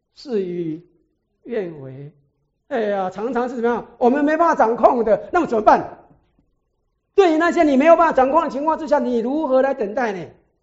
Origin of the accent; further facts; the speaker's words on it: China; 我们中国人有没有这种现象啊？我们中国不是有什么靠天吃饭的？